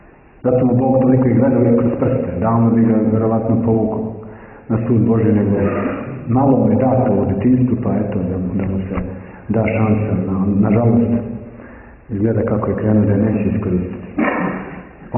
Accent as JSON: {"language": "Serbian", "town": "Kraljevo", "region": "Šumadija and Western Serbia", "country": "Serbia", "said": "Kako sam došao, ja sam iz Kraljeva."}